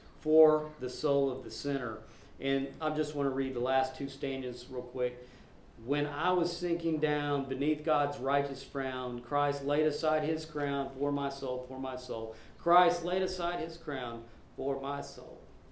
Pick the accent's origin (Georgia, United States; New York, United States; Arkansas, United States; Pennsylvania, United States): Arkansas, United States; I'm originally from Arkansas, so I'm proud to be from the South.